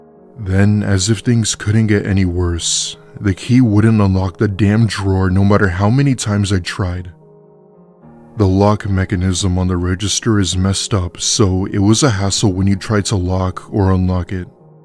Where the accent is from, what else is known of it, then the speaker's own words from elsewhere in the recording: Greenville, North Carolina, United States; I had just gotten my first ever real paying job at a grocery store in my hometown of Greenville, North Carolina.